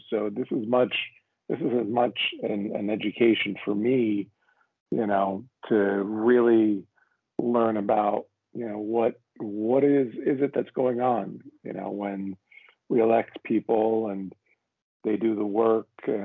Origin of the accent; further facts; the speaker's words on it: Middletown, New Jersey, United States; now in East Brunswick, United States; I grew up in Middletown, New Jersey, and then I went to Rutgers and ended up just picking Middlesex County as my home.